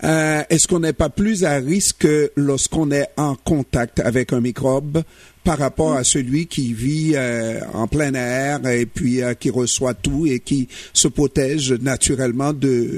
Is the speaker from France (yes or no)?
no; Haiti; dans mon pays d'origine qui s'appelle Haïti